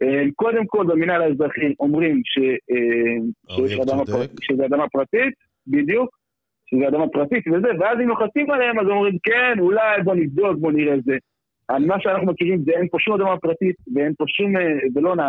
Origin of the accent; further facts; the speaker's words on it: Ateret, West Bank, Palestine; אני גדלתי פה באתרת מגיל שנה. אני מכיר את המקום